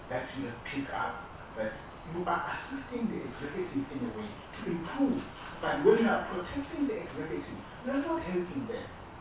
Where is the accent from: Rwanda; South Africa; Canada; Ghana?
Rwanda; And I'm from Rwanda, by the way, same as you.